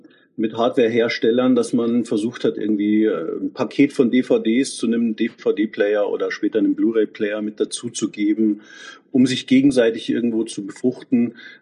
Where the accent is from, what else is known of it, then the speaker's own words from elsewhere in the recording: Munich, Bavaria, Germany; ein Münchner mit Herz und Seele. Ich bin wahnsinnig gern unterwegs und schaue mir die Welt an. Aber zurückzukommen in meine Heimat nach München oder in den Großraum, das ist für mich immer was ganz Besonderes.